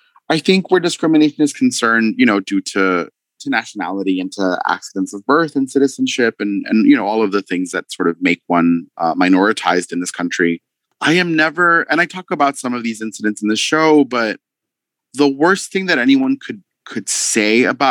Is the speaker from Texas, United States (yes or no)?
yes; El Paso, Texas, United States; growing up in El Paso and being, you know, like a kid who was, I think, unmistakably feminine.